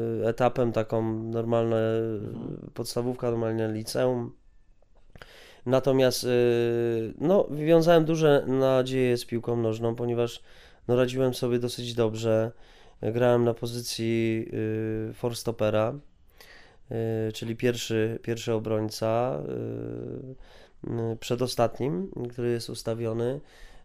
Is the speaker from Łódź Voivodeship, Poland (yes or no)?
yes; Łódź, Łódź Voivodeship, Poland; Ja wychowałem się na takim osiedlu, że już nie będę mówił jakim tutaj na terenie Łodzi, ale no dosyć trudnym